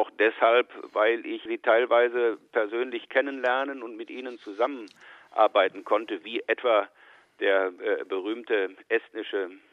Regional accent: North Rhine-Westphalia, Germany; die wir vor einigen Jahren im Ruhrgebiet in meiner Heimat gestartet haben

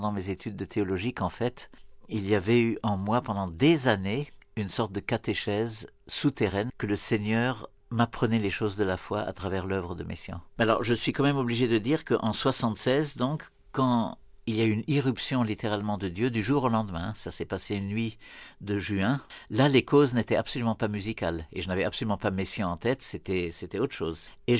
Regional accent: France; also born or lived in Kolkata; je suis né donc en Inde, à Calcutta, après la guerre. Je n'y suis resté que 6 mois. Mes parents ensuite, depuis 1948, ont voulu s'établir en Europe, mais ils ont choisi de s'établir en France, où j'ai grandi.

